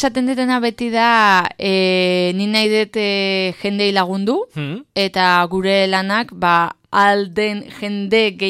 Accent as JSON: {"language": "Basque", "town": "San Sebastián", "region": "Basque Country", "country": "Spain", "said": "eta Donostitik nator"}